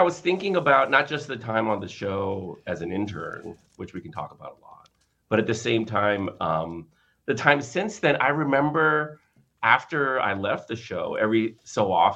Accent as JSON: {"language": "English", "town": "McLean", "region": "Virginia", "country": "United States", "tie": "born or raised there", "said": "I grew up in McLean."}